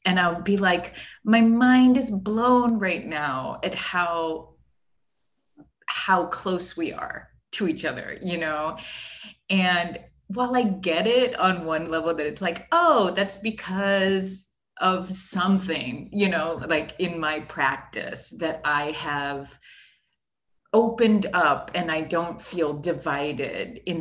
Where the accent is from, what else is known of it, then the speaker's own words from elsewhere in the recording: Ohio, United States; Well, I'm from Ohio. You know, that's what we do. That's what we do in Ohio.